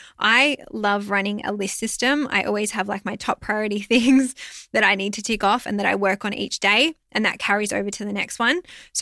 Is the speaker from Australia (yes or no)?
yes; Melbourne, Victoria, Australia; I'm from Melbourne. I live here in Victoria.